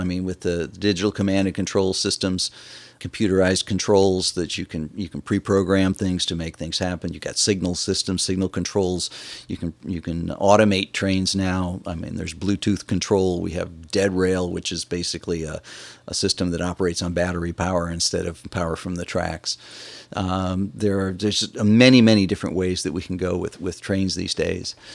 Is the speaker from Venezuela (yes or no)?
no; Michigan, United States; No, I'm originally from Michigan.